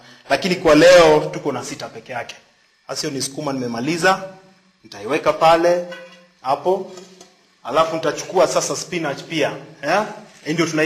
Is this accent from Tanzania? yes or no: no; Nairobi, Kenya; na sisi wote tunatoka Nairobi, Kenya.